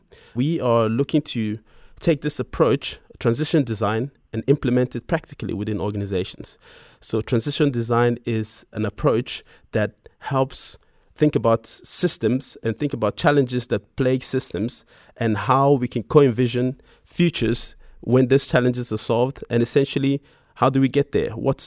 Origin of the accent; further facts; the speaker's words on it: Nigeria; I grew up in Nigeria, a country that happens to be, you know, rich with natural resources, but the distribution of those resources hasn't always been fair.